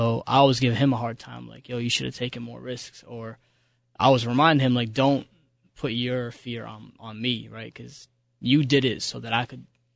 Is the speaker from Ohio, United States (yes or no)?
no; Boston, Massachusetts, United States; moved away as an adult; now in New York, United States; I grew up in the Boston area, so I spent my first 18 years out there, and Boston in, like, the 90s was not cracking.